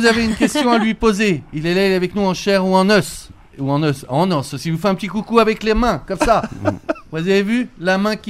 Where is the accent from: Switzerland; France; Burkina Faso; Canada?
Switzerland; je suis Suisse.